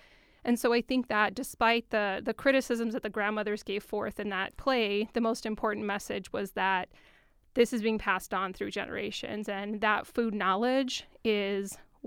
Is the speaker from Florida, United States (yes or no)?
no; New Mexico, United States; moved away as an adult; now in Arizona, United States; because I'm from New Mexico. I had not left New Mexico until that time.